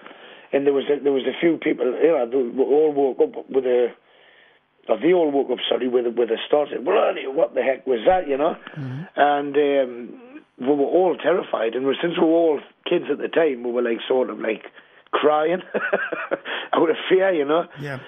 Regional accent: Newcastle upon Tyne, North East England, United Kingdom; I was born in 1972 in Newcastle upon Tyne, and from an early age, growing up in a house in St Anthony's in the Walker area of Newcastle

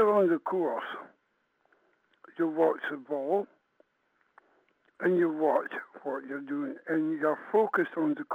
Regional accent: Hayton, England, United Kingdom; Because, as you know, I come from Hayton

